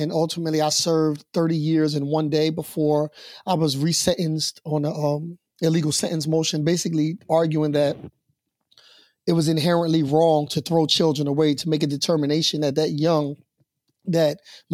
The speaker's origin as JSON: {"language": "English", "town": "Camden", "region": "New Jersey", "country": "United States", "tie": "born or raised there", "said": "So I'm from Camden, New Jersey, and I grew up in Camden, New Jersey at a time where Camden was the most violent city in America."}